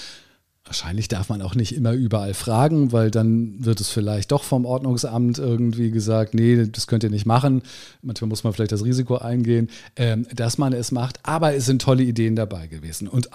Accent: Stadthagen, Lower Saxony, Germany; es war tatsächlich in meiner Jugend in Stadthagen, in dem Ort, wo ich aufgewachsen bin

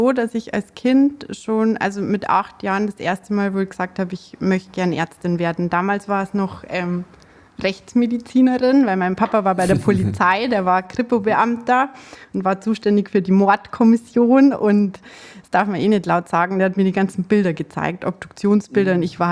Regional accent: Munich, Bavaria, Germany; sage jetzt trotzdem, wo ich wohne. Ich komme aus München, aus dem schönen Bayern. Ich versuche mich jetzt auch mit dem Dialekt ein bisschen zurückzuhalten

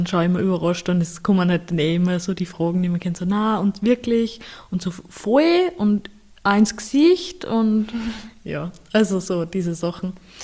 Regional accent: Upper Austria, Austria; bei mir daheim, in meinem Dorf, wo ich herkomme, in Oberösterreich

